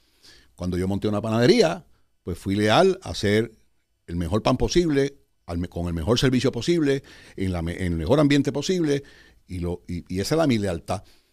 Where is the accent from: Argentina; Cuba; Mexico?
Cuba; also born or lived in Arecibo, Puerto Rico; now in Puerto Rico; Toda mi familia es puertorriqueña y española. Toda. Pero sí, vengo de Cuba. Y para los efectos de las personas, cuando llegué de Cuba, pues llegó el cubano. Y yo no fui a vivir a San Juan. Yo fui a vivir a Arecibo